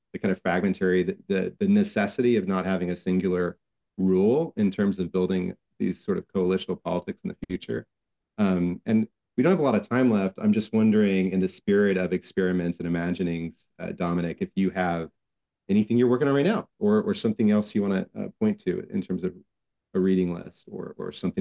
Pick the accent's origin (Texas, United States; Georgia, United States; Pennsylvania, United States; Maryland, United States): Texas, United States; Houston; I grew up in Houston, as you know, and I didn't even apply to Rice.